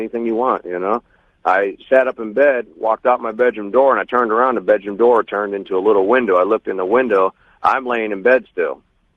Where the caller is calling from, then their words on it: Nashville, Tennessee, United States; I'm calling from Nashville.